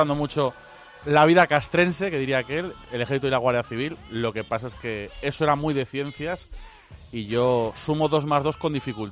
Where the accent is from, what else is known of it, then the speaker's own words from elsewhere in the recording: Andalusia, Spain; Playa, aunque me gustan mucho las dos, pero soy playa y de Andalucía.